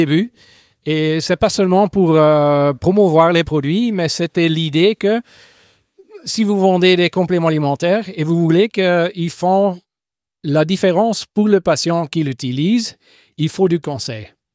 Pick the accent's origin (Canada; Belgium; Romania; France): Belgium; Flanders; first language Dutch; French is a second language; Je suis flamand à la base. Alors, le néerlandais, c'est ma langue de base.